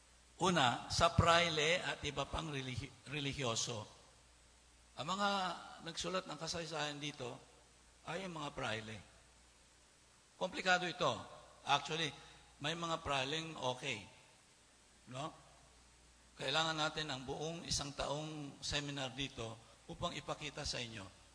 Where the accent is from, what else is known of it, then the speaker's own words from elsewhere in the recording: Bicol Region, Philippines; Taga Bicol ako eh, no? Mas maraming elemento, dugong negrito sa Bicol. At ikinatutuwa ko na meron akong ganyan.